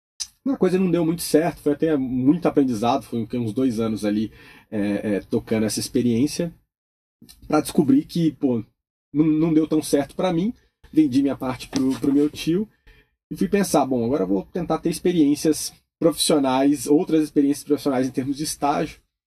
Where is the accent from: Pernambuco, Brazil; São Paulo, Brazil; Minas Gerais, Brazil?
Minas Gerais, Brazil; Montes Claros; born there; sou mineiro também, até vale o parênteses, sou nascido em Montes Claros, no norte de Minas, mas assim, eu sou meio que cidadão aí de várias cidades diferentes.